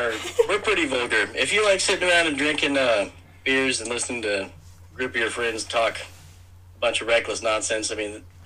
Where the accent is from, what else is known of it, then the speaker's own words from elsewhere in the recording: Ireland; I mean, I'm Irish. I hate myself. It's okay.